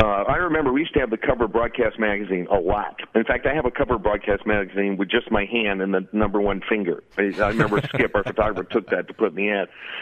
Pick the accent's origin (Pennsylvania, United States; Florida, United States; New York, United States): Pennsylvania, United States; Pittsburgh; which is based in my hometown, Pittsburgh, where I live 6 months out of the year.